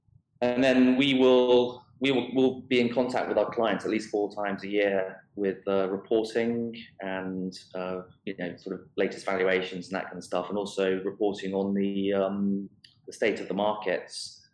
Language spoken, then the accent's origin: English; United Kingdom; because I am British, I tend to deal with British people